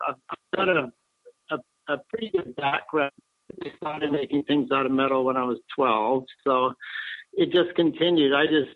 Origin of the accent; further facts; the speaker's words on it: Vancouver, British Columbia, Canada; also born or lived in England; I was born in England, and our family moved over here to Vancouver when I was nine.